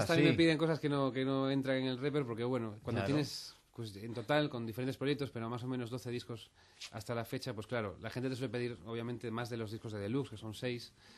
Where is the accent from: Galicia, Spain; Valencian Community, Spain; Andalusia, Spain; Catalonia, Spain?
Galicia, Spain; now in Madrid, Spain; yo me siento muy de Madrid también, pero sí, soy profundamente gallego también